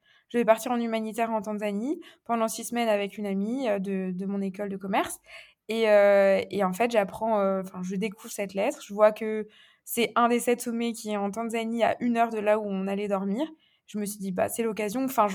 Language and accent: French; Strasbourg, Grand Est, France; also born or lived in Bordeaux / Paris / Brussels; j'ai 24 ans, je suis originaire de Strasbourg. Très brièvement, j'ai fait mes études entre Bordeaux, Paris et Bruxelles. Et depuis septembre dernier, je suis rentrée dans ma ville natale à Strasbourg